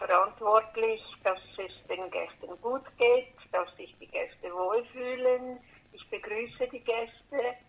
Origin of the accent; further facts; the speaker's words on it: Switzerland; now in Vienna, Austria; Ich bin Schweizerin, ja.